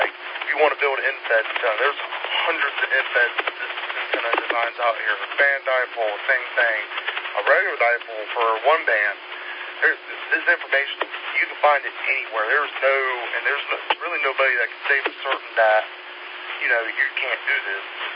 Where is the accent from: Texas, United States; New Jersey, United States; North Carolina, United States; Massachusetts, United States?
North Carolina, United States; I'll be honest, I travel up to North Carolina. That's my hometown is.